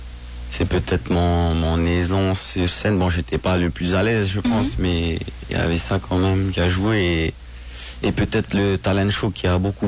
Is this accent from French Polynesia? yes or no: yes; Hiva Oa, Marquesas Islands, French Polynesia; Moi, je suis de Hivao.